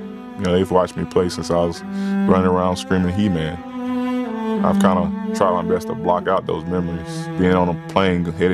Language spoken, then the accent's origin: English; Alabama, United States; Growing up in Alabama, for a birthday present, I got the He-Man sword.